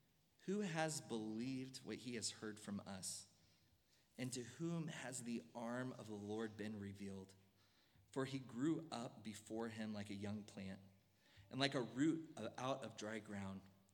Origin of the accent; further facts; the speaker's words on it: Missouri, United States; Now, we are from Missouri, and so we love the Chiefs. In Missouri, there's not a lot of pride around any other sports teams except for the Kansas City Chiefs and the St. Louis Cardinals for their decorated histories.